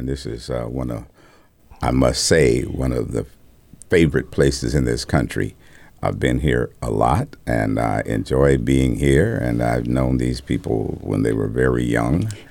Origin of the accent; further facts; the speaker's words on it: Arkansas, United States; also born or lived in Kansas; now in Milwaukee, United States; I was born in Kansas and partially raised in Arkansas.